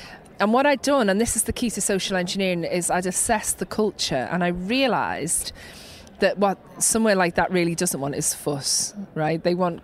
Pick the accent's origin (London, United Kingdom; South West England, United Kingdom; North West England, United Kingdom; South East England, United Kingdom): North West England, United Kingdom; Liverpool; I grew up in Liverpool. At the time, it was kind of, there was lots of unemployment. So there was quite a bit of crime in the area where I lived.